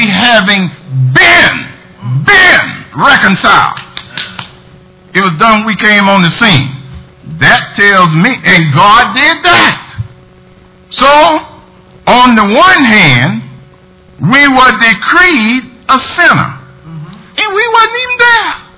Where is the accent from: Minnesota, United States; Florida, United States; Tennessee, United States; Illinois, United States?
Florida, United States; I'm from South Florida.